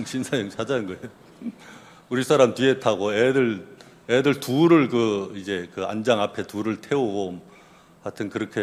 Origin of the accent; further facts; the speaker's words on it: Gangwon, South Korea; 저희 고향이 이렇게 강원도인데